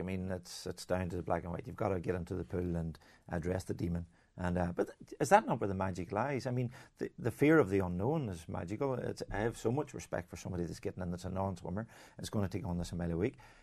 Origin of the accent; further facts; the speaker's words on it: Ulster, Ireland; just this very ordinary person that was growing up in Donegal with two beautiful parents